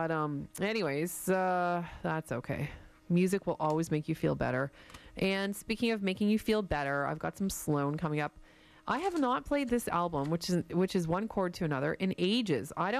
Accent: Windsor, Ontario, Canada; this is when I was living back in Windsor, Ontario, and my hometown.

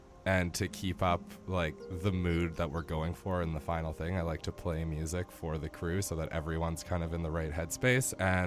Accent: Kelowna, British Columbia, Canada; I am 20 years old. I grew up in Kelowna, British Columbia.

